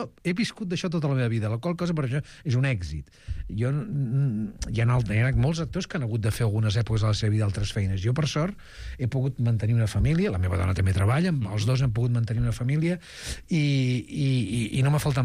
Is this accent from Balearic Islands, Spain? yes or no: no; Sabadell, Catalonia, Spain; jo soc de Sabadell, les companyies professionals que venien a Sabadell les anava a veure